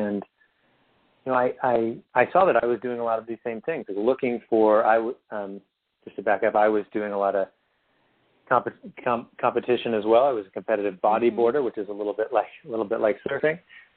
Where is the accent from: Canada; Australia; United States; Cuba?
United States; San Diego, California; You know, I grew up in San Diego